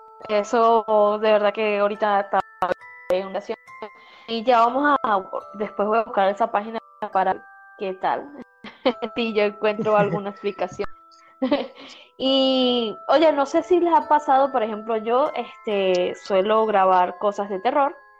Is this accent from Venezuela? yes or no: yes; Venezuela; en mi país aquí en Venezuela